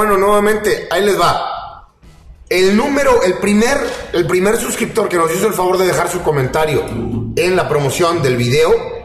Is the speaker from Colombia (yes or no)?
no; Finland; Yo soy de Finlandia.